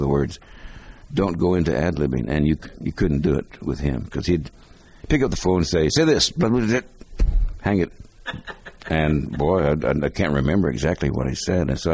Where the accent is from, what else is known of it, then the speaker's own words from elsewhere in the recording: Hayward, California, United States; as a kid growing up in Hayward